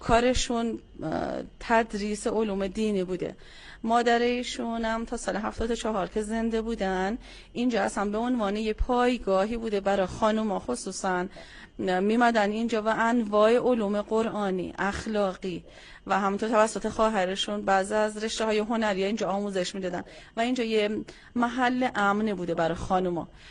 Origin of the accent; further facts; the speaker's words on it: Isfahan, Iran; ما به عنوان یه اصفهانی مسئولیت سنگینی داریم